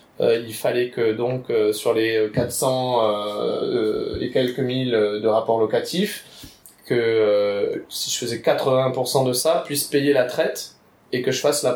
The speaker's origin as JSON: {"language": "French", "town": "Poindimié", "region": "North Province", "country": "New Caledonia", "tie": "born there", "said": "Sachant que je suis né à Poindimier, mes parents étaient instits sur Poindimier, donc c'était une commune où j'avais un attachement quand même."}